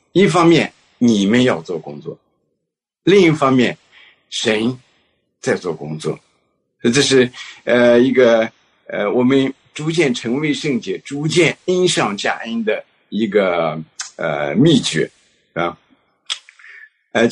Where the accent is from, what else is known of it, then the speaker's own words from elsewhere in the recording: China; now in United States; 就像我们从中国来到美国，我们对美国有一点非常肤浅的认识